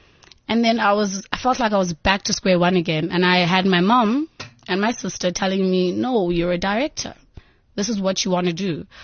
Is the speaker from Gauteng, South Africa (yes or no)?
no; Eastern Cape, South Africa; I'm from originally from the Eastern Cape.